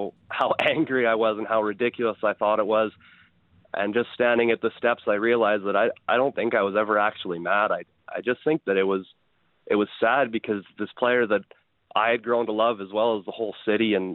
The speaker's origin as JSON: {"language": "English", "town": "Drumheller", "region": "Alberta", "country": "Canada", "said": "I'm from Drumheller"}